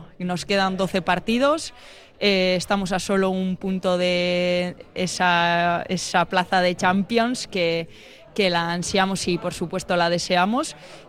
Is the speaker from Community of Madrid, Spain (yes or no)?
no; San Sebastián, Basque Country, Spain; born there; nací en Donosti, mi madre es donostiarra, mi padre es bilbaíno de pura cepa.